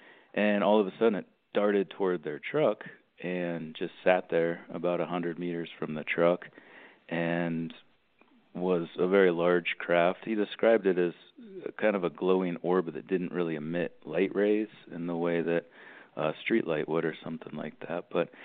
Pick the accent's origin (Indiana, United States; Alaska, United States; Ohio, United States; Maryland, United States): Ohio, United States; I grew up in Northeast Ohio in a very rural part of the state, and specifically in Amish country where a lot of Amish people live.